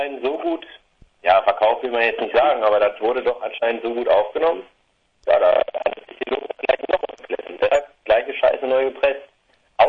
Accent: Wuppertal, North Rhine-Westphalia, Germany; Ja, ich komme aus Wuppertal in der Nähe.

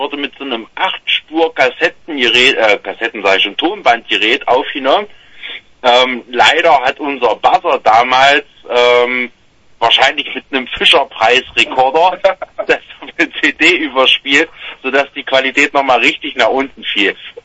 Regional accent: Eisleben, Saxony-Anhalt, Germany; Also wir kommen aus dem Großraum Mansfelder Land, bezeichnen uns selber als Band, die aus Eisleben kommt.

